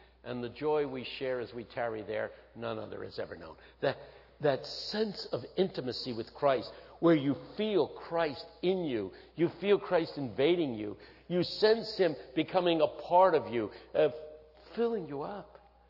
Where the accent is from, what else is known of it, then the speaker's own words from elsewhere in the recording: Philadelphia, Pennsylvania, United States; I grew up in West Philadelphia, which is the toughest section of the city.